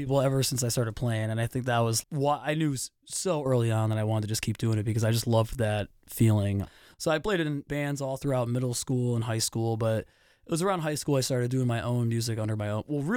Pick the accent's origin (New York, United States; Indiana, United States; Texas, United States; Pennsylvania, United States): Pennsylvania, United States; Clarks Summit; also born or lived in Scranton; I was born in Scranton, live in Clark Summit, and have for a very long time, my whole life.